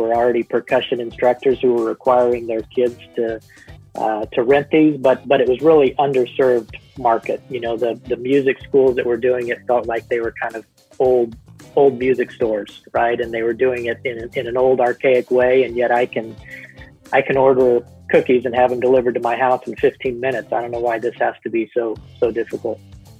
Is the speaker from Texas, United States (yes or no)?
yes; Southlake, Texas, United States; from South Lake, Texas, and my side hustle is Texas Marimbas